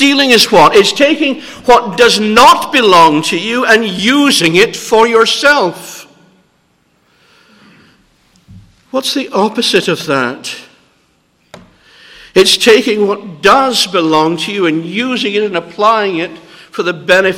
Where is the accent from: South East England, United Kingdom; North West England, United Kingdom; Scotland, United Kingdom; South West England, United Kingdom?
Scotland, United Kingdom; Edinburgh; I grew up in Edinburgh